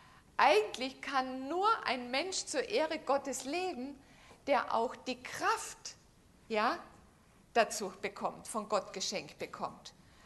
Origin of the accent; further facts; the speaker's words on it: Austria; now in Germany; Österreich, genau. Ich bin eine waschechte Österreicherin.